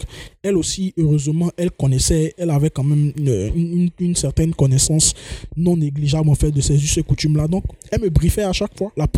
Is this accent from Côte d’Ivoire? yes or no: yes; Bondoukou, Zanzan, Côte d’Ivoire; Moi, je viens de Bandoukou.